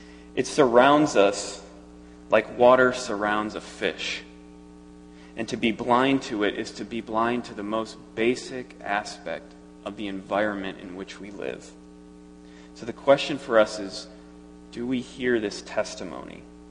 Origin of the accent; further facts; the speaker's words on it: Chicago, Illinois, United States; I'm from Chicago, for those of you who don't know